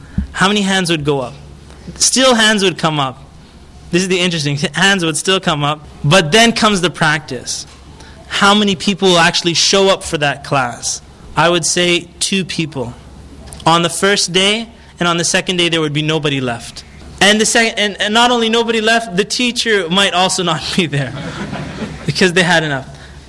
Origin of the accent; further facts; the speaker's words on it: Canada; I'm just talking about even my experience growing up in Canada.